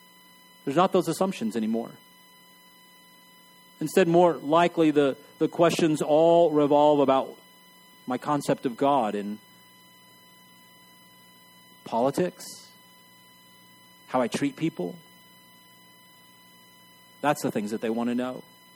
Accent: El Paso, Texas, United States; I grew up in El Paso, Texas.

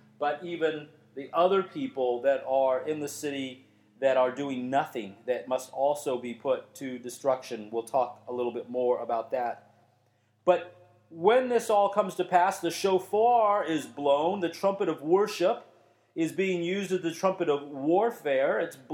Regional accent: United States; I am an American, born and raised. I am a 21st century Western Christian with all of the ideals, concepts, philosophies that go with that.

